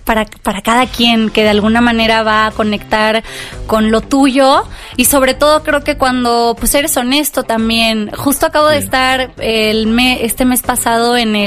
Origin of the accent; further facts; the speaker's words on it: Tampico, Tamaulipas, Mexico; Yo crecí en Tampico, uh-huh, por eso le hago el guiñito a Tampico en mi letra también.